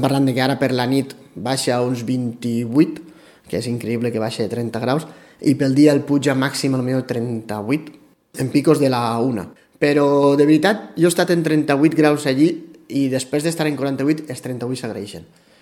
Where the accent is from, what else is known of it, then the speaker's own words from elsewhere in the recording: Pego, Valencian Community, Spain; sóc de Pego. I és el que el comente, que estem molt lluny dels centres grans.